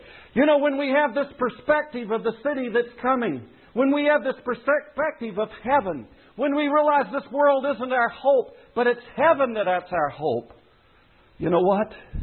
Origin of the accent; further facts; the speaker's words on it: United States; You're an American. I'm an American. I love my country. I'm a patriot.